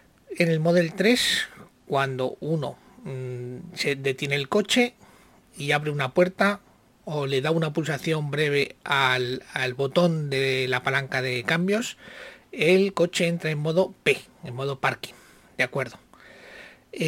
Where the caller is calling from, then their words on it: Zaragoza, Aragon, Spain; de Zaragoza.